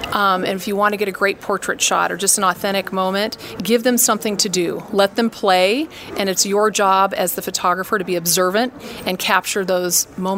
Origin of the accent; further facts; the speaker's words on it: Midwest, United States; now in Los Angeles, United States; I moved to LA from the Midwest. I'm not going to say how many years ago, but a while ago, and I started modeling